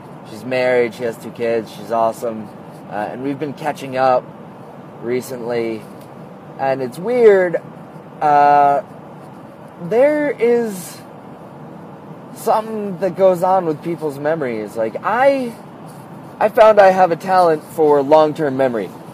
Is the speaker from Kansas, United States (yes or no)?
no; New Jersey, United States; now in Vermont, United States; I'm from New Jersey, where if I had said that to a New Jersey cop